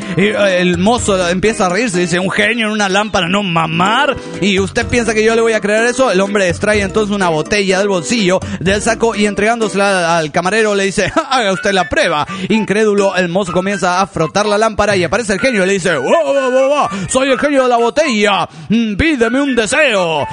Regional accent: Tijuana, Baja California, Mexico; de Tijuana.

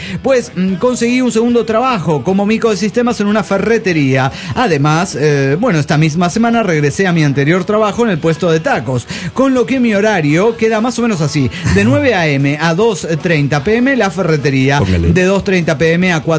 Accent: San Luis, Argentina; de San Luis, Argentina.

